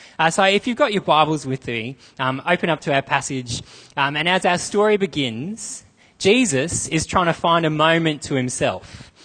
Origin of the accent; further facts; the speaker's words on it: Australia; Growing up in Australia, I don't think that we get just how ferocious and how untamable the sea was